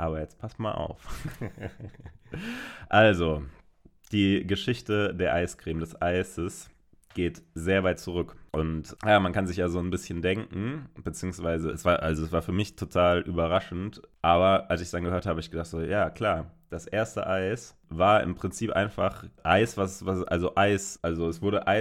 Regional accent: Karlsruhe, Baden-Württemberg, Germany; Die Eisdiele in meiner Heimat, in Karlsruhe bei mir um die Ecke

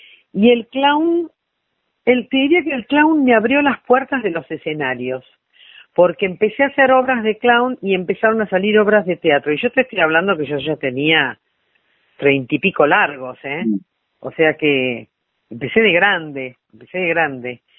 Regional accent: Buenos Aires, Argentina; No, soy de Capital

